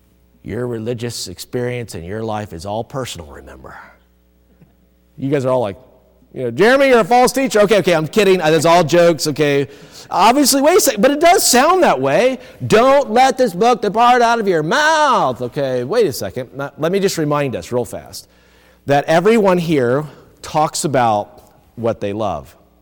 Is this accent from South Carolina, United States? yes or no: yes; South Carolina, United States; Now, I'm not from Wisconsin. I'm actually from South Carolina, okay? And so I grew up in South Carolina.